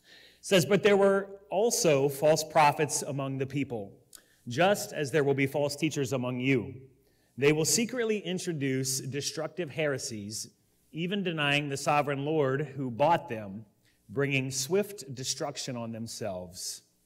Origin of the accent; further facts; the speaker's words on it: Alto, Wisconsin, United States; I'm from Alto.